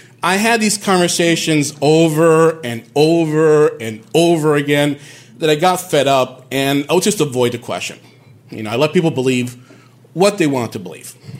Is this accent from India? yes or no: no; Bayamón, Puerto Rico; also born or lived in Bronx, United States; I speak Spanish. Both my parents are Puerto Rican. I was born in the Bronx. I'm from Bayamón. I'm from Puerto Rico. I was raised there.